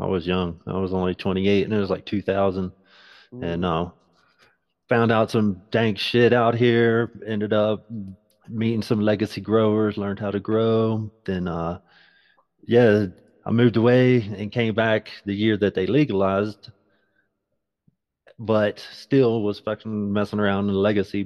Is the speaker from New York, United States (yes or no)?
no; West Virginia, United States; I'm from West Virginia, so Boone's Farm at 13 was very normal.